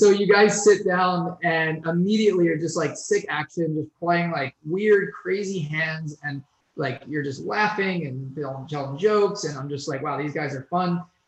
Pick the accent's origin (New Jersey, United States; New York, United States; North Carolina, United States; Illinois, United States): New Jersey, United States; born there; And it, ironically, I was born in Jersey.